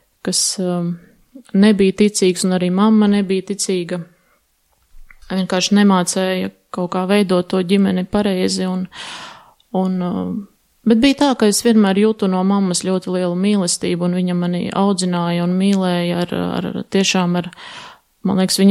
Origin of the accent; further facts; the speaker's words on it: Madona, Madona Municipality, Latvia; also born or lived in Sigulda, Latvia / Aizkraukle, Latvia; Es piedzimu Madonā, bet Madonā mēs nedzīvojām. Mēs dzīvojām ik pa laikam, tā kā kādu brīdiņu mēs dzīvojām Siguldas pusē, tad atkal Aizkrauklas pusē, un tad atpakaļ mūs atveda